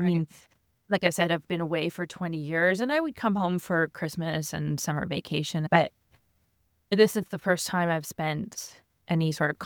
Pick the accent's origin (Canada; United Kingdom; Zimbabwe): Canada; also born or lived in Lebanon; So I am Canadian. And for, the last 20 plus years, I was a humanitarian aid worker. So I was living around the world.